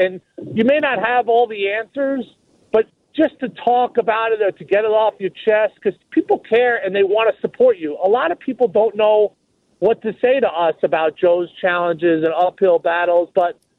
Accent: Ireland; I'm an Irish guy, so I don't really know how to express my feelings or emotions

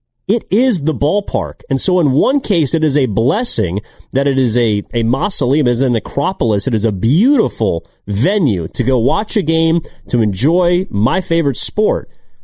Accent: El Cerrito, California, United States; I grew up in El Cerrito, where there was like 30,000.

